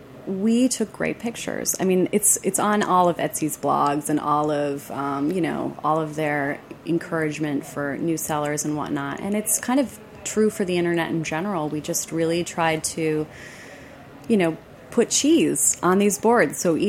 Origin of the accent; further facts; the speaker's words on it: Detroit, Michigan, United States; also born or lived in Ann Arbor; I'm from the Detroit area, so I went to Michigan and I worked and lived in Ann Arbor for many years.